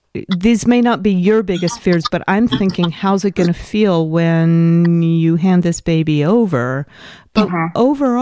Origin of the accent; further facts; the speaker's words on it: Hawaii, United States; born there; You know, I was born in Hawaii, and I'm not Hawaiian